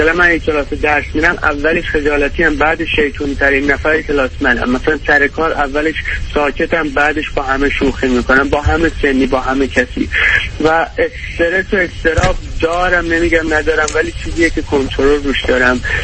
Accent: Iran; من تو ایران بزرگ شدم

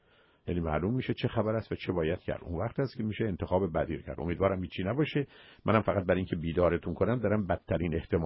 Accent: Iran; ما ایرانی هستیم.

